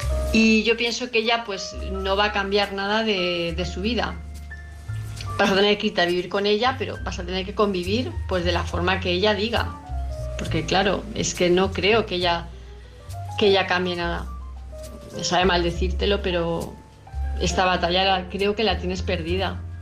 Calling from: Palma de Mallorca, Balearic Islands, Spain; de Palma de Mallorca

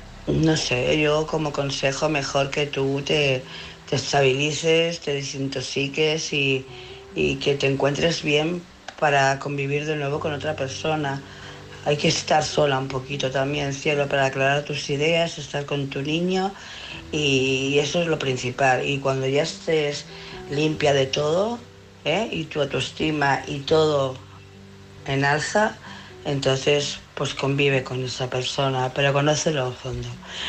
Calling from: Barcelona, Catalonia, Spain; de Barcelona.

